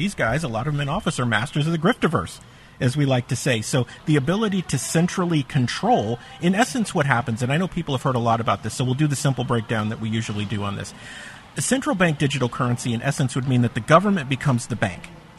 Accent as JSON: {"language": "English", "town": "San Francisco", "region": "California", "country": "United States", "tie": "born or raised there", "said": "I grew up in San Francisco."}